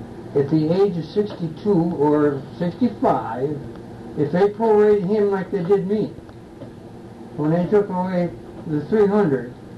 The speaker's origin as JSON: {"language": "English", "town": "Bay City", "region": "Michigan", "country": "United States", "tie": "born there", "said": "No, I was born in Bay City."}